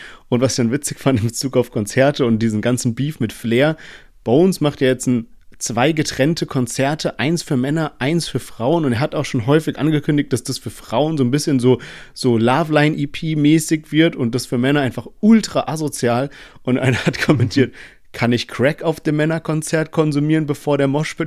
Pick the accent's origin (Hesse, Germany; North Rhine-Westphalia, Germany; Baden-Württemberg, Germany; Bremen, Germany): Baden-Württemberg, Germany; Heidelberg; wir kommen aus Heidelberg, und da kommt eben auch diese Connection her.